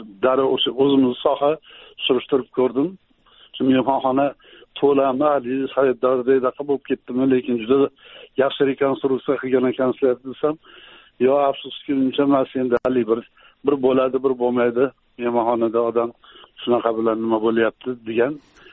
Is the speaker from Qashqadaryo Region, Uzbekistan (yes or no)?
no; Chimyon, Fergana Region, Uzbekistan; man yoshligim o'tgan qishlog'im Chimyonda